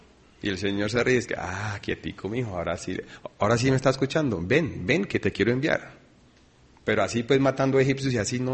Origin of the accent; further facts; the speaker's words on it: Colombia; moved away; Yo salí de Colombia hace 4 años y medio, llegué a un país donde yo no sabía el idioma